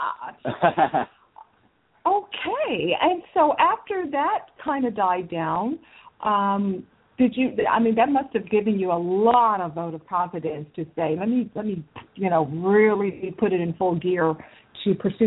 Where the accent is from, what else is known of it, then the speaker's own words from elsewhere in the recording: Houston, Texas, United States; I grew up in Houston, so I'm very familiar with Louisiana, you know, southern part especially.